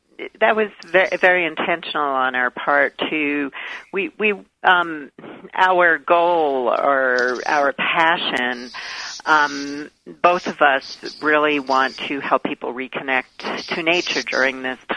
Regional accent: New York, United States; Well, I grew up in Brooklyn, New York. I lived my first 18 years of my life in Brooklyn.

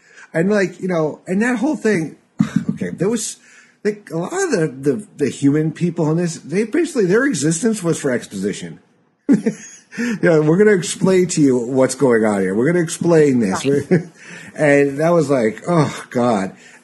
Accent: New York, United States; now in Connecticut, United States; Well, I say New York. I've lived in Connecticut for 19 years almost.

